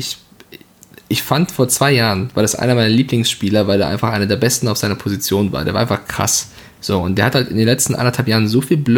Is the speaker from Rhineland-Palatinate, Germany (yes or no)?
no; Frankfurt, Hesse, Germany; würde man in Frankfurt sagen, ich bin aus Frankfurt.